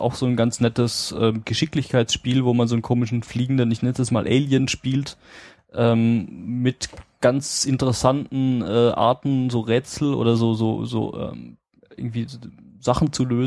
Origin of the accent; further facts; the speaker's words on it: Southern Germany, Germany; Ich bin Süddeutscher.